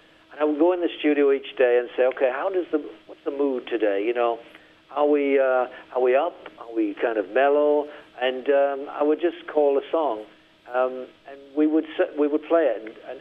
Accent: Middlesbrough, North East England, United Kingdom; It's a long way from Middlesbrough, my hometown

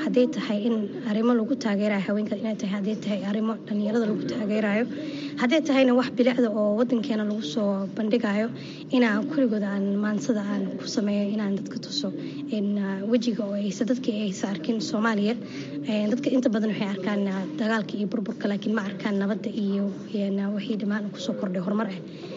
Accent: Toronto, Ontario, Canada; walaal waxaan ka imaaday Kanada, khaasatan magaalada Toronto. Waa meeshaan ku dhashay, kusoo koray, iskool iyo jaamacadna kusoo dhigtay.

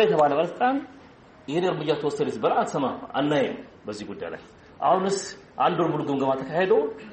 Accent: Dire Dawa, Ethiopia; እኔ ድሬዳዋ ተወልጄ ነው ያደኩት።

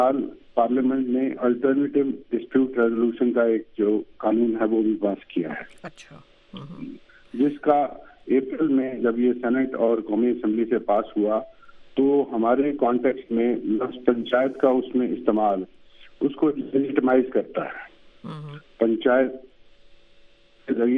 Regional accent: Multan, Punjab, Pakistan; اتفاق سے میرا تعلق ملتان کے علاقے سے ہے

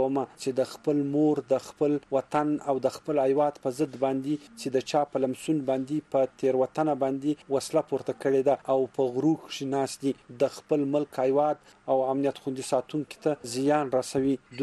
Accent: Pakistan; اس پاکستانی یم

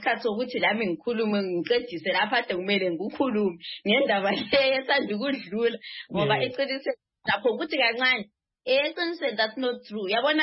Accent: Nigeria; now in South Africa; I'm a Nigerian, you never see a drug dealer who is a Zimbabwean.

